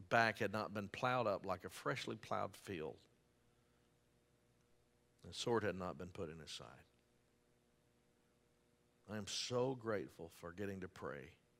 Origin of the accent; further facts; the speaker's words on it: Pleasant Grove, United States; When I was growing up, I grew up in Bethany Baptist Church in Pleasant Grove. Some of you know that. You're Groveites as well.